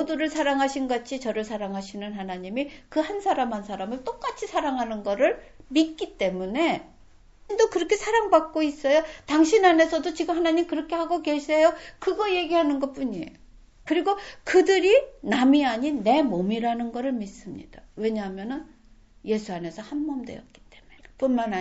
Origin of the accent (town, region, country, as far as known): South Korea; moved away